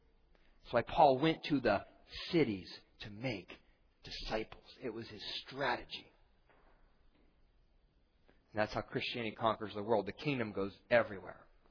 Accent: Baltimore, Maryland, United States; also born or lived in Philadelphia; And I grew up on the East Coast. Baltimore, Philadelphia.

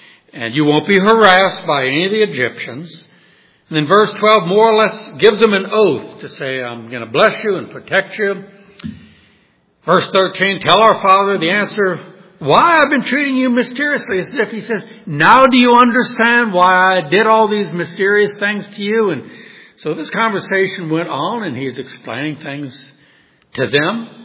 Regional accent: New Orleans, Louisiana, United States; We grew up together in New Orleans. And on this one block, there were 22 kids.

